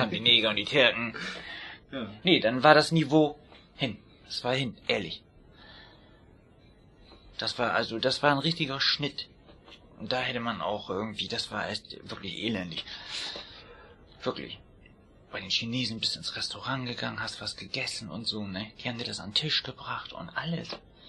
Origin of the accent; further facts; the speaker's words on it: Bremen, Germany; Du konntest als Bremer nirgendwo hinfahren, du wurdest gleich hops genommen mit einem.